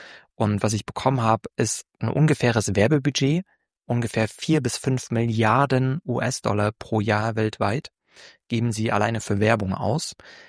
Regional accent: Leipzig, Saxony, Germany; ich komme ja aus Leipzig

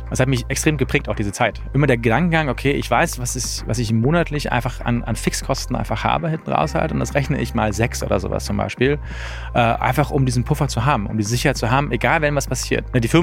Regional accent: Berlin, Germany; 42 Jahre alt, ursprünglich aus Berlin, aufgewachsen in Mitte, jetzt Pankow.

